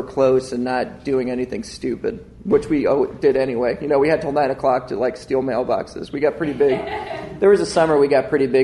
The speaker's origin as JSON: {"language": "English", "region": "New York", "country": "United States", "tie": "born or raised there", "said": "I grew up in New York on Long Island, and I really do think it's different"}